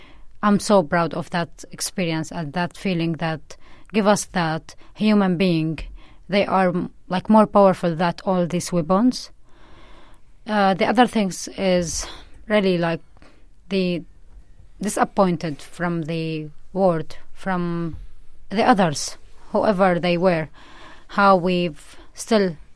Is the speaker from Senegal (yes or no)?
no; Syria; English is a second language; It was really normal life as any place around the world